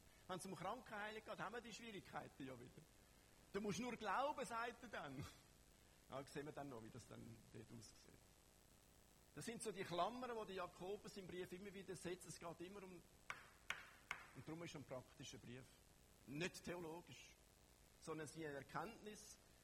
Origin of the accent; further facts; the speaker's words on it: Switzerland; Da sind wir Schweizer gerade, wir müssen perfekt sein.